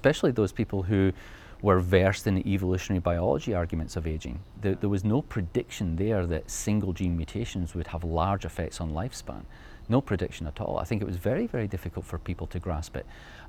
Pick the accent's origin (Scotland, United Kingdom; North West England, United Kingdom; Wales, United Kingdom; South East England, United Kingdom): Scotland, United Kingdom; Motherwell; Oh, I grew up in Motherwell in Scotland, a steel town.